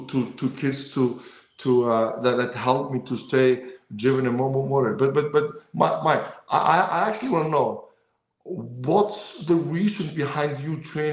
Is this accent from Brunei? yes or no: no; Iceland; English is a second language; So home right now, it has always been Iceland. I'm born and raised in Iceland. I live in Iceland. I'm close to the capital, Reykjavik. I live in a town called Kópavog, Garðabær.